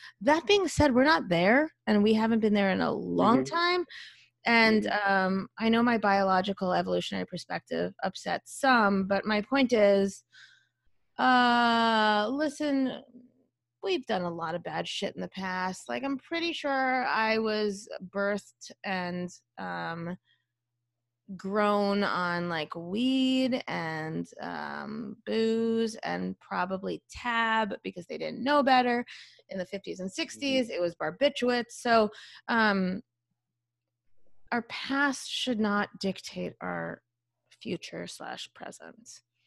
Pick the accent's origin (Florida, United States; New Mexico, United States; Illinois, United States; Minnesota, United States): Florida, United States; Okay. Because I grew up in South Florida.